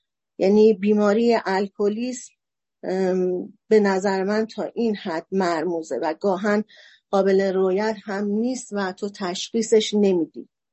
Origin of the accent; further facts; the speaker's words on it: Mashhad, Razavi Khorasan, Iran; در ضمن من اهل کرمانشاه نیستم متاسفانه و حالا خوشبختانه اهل مشهد هستم